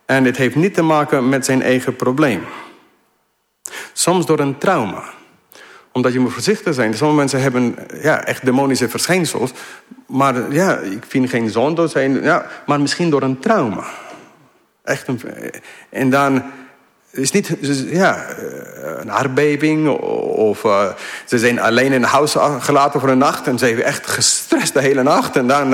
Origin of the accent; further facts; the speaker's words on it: Colombia; now in Netherlands; Ik ben opgegroeid in Zuid-Amerika. Mijn ouders, jullie weten, zijn misschien sommige van jullie zendelingen. Dus vanaf 4 jaar oud woonde ik in Colombia.